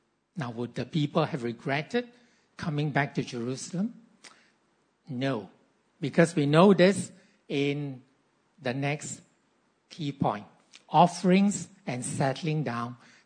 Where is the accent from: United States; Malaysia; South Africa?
Malaysia; Ipoh, Perak; Now, during the last Chinese New Year break, I went back to my hometown, which happens to be Ipoh.